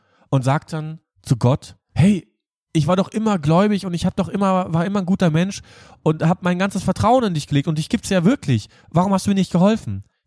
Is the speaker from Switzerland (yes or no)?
no; Berlin, Germany; Ich komme aus Berlin und Berliner hassen Fahrradfahrer.